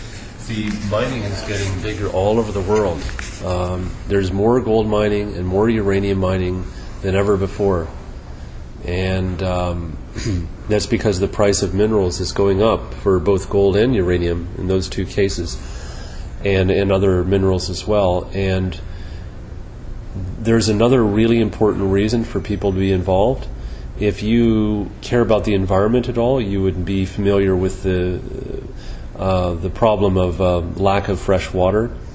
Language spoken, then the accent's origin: English; Canada; I think we have a moral responsibility, because we're Canadian citizens, to stop what our government is doing in our name.